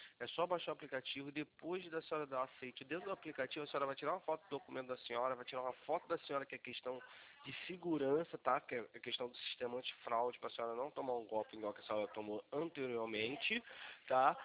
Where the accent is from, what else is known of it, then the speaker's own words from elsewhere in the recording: Rio de Janeiro, Brazil; eu sou do Rio de Janeiro, tá?